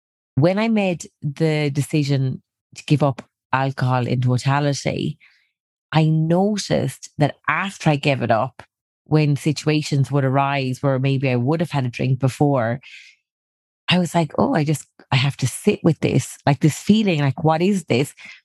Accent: Ireland; And I'm Irish. So culturally, it's like, it's a huge thing.

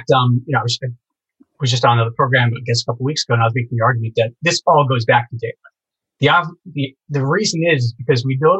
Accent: New York, United States; I grew up on Long Island. There were two others growing up on Long Island with me.

